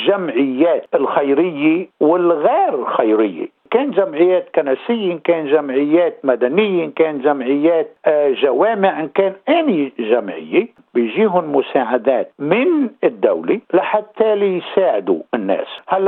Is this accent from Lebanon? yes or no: yes; Lebanon; moved away as an adult; وقت اللي طلعت بالطيارة أنا ومرتي لنيجي من لبنان لهون